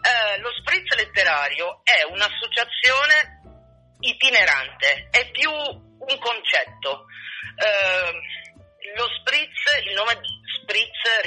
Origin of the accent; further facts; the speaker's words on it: Padua, Veneto, Italy; Or dunque, io sono padovana